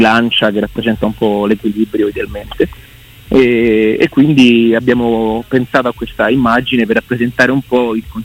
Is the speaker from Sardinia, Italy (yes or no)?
no; Rome, Lazio, Italy; Io sono romano, però mio padre è nato in questo paese, si chiama Radicofani, che è un posto in Val d'Orcia.